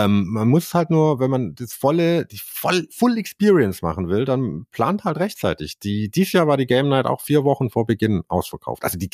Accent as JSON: {"language": "German", "region": "Berlin", "country": "Germany", "said": "auch als Berliner mit Familie da Besucher vorbeizuschauen"}